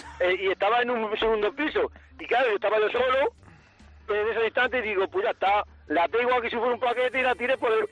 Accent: Castilla-La Mancha, Spain; Ahora mismo estoy por la parte, soy de La Mancha, por eso estoy allá.

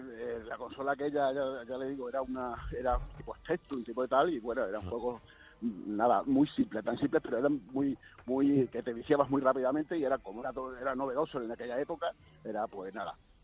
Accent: Extremadura, Spain; Yo en Extremadura soy extremeño.

